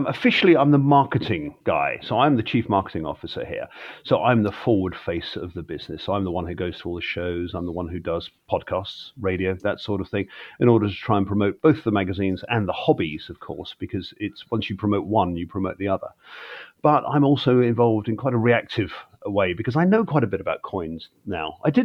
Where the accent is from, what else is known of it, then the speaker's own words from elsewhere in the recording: Exeter, South West England, United Kingdom; I actually collect medals to men from my hometown here of Exeter in Devon in the United Kingdom.